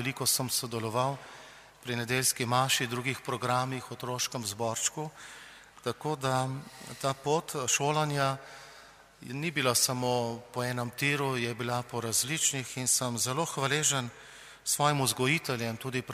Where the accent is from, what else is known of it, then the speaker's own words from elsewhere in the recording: Ljubljana, Central Slovenia, Slovenia; Iz Ljubljane sem, z Viča, tam je frančiškanska župnija svetega Antona Padovanskega, rojen 12. avgusta 1962